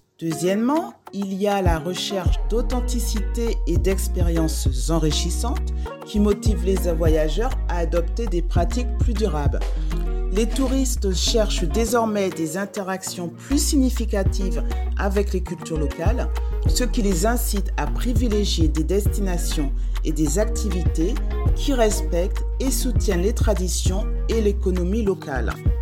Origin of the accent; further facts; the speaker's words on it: Guadeloupe, France; je suis originaire de la Guadeloupe, une île magnifique aux multiples facettes.